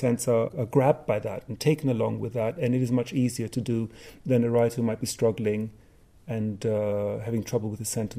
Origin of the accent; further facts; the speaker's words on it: Greece; first language German; English is a second language; I've done quite a bit of German, which is my mother tongue as well, and Greek, which is in a sense also my mother tongue. I grew up there.